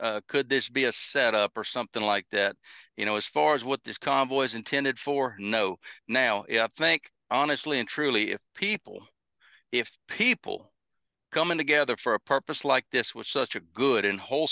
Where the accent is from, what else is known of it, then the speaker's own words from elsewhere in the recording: United States; it makes me mad as an American.